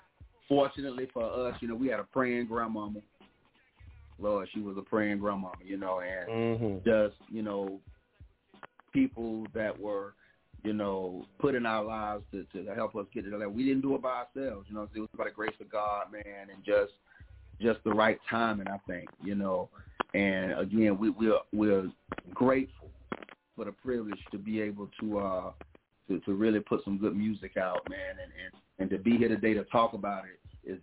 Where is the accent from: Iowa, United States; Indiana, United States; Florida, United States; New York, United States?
Florida, United States; Jacksonville; We're from Jacksonville.